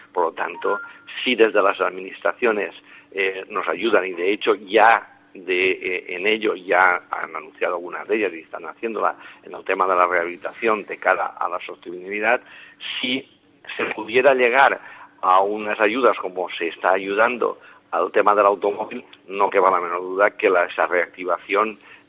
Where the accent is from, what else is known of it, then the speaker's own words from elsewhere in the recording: Castellón, Valencian Community, Spain; Y ellos todos somos de Castellón.